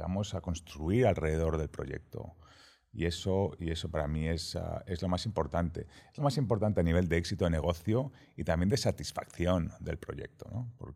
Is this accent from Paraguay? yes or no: no; Madrid, Community of Madrid, Spain; born there; Nací en Madrid.